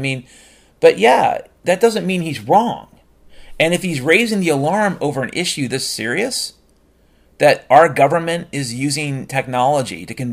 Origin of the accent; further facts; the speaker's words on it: Washington, United States; I grew up in Washington State, folks.